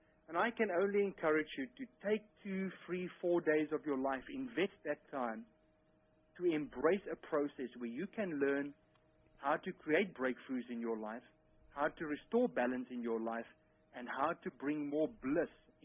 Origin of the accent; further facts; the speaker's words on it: Texas, United States; accent: West Texas; if you understood my West Texas accent correctly